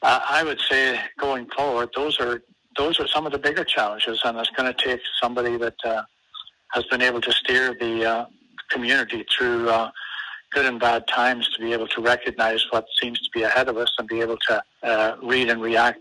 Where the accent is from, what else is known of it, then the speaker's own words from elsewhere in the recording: Ireland; now in Nelson, Canada; I was born and raised in Ireland and emigrated to Canada in 1967. And I ended up in Nelson, British Columbia here. And I've been here for about 44 years now.